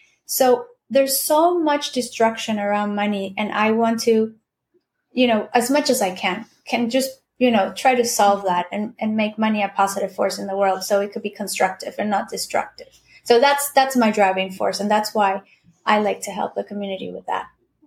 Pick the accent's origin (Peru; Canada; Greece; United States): Peru; English is a second language; I'm from Peru, right? So I may be different than somebody from the Caribbean or somebody from Mexico or somebody from Chile.